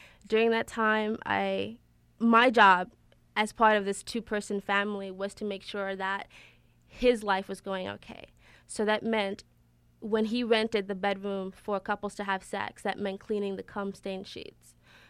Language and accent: English; Boston, Georgia, United States; I went to Georgia. I grew up. I was raised in Boston, Georgia.